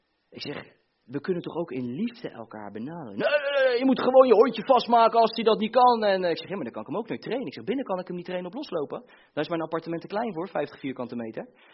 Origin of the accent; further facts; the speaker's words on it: Bleiswijk, South Holland, Netherlands; born there; ik ben in Blijswijk geboren